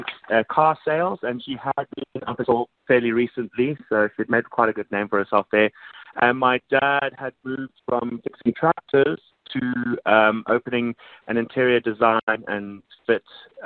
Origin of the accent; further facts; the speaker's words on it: Zimbabwe; born there; I was born in Zimbabwe. Very far from home at the moment. that little landlocked country with absolutely nothing to do with yachting.